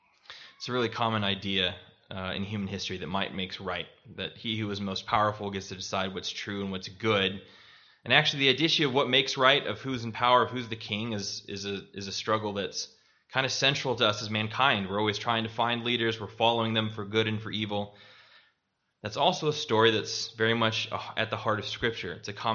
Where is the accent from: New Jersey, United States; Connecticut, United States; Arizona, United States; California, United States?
Arizona, United States; Now, I was born and raised in Arizona. I don't think we have any pike.